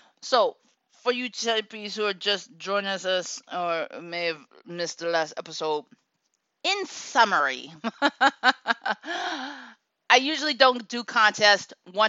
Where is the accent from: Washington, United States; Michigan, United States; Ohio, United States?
Ohio, United States; Akron; know that … is from, oh yeah, you guessed it, Akron, Ohio? What a coinkydink. Right from my hometown.